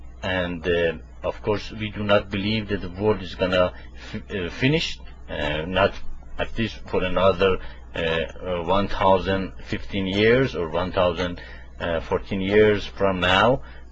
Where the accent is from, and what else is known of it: Tehran, Tehran Province, Iran; now in United States